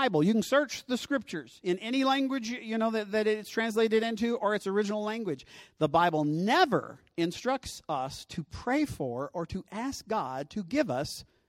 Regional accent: the South, United States; I'm from the South, and we pronounced it differently, okay?

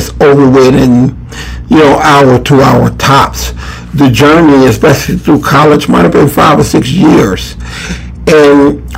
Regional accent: Chicago, Illinois, United States; So, my Bears, I'm from Chicago, so the Bears is 3-1.

